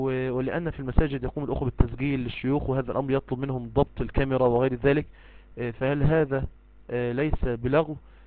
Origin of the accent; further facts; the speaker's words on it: Egypt; يعني مثلا عندنا في مصر مثلا يوم الخميس ده يوم الزيارة